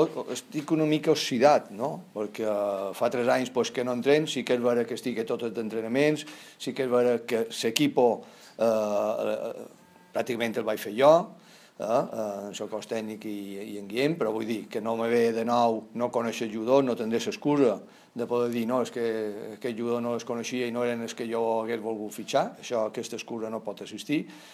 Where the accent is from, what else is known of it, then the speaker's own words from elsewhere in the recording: Balearic Islands, Spain; aquí a Son Moix, com a mallorquí, a Palma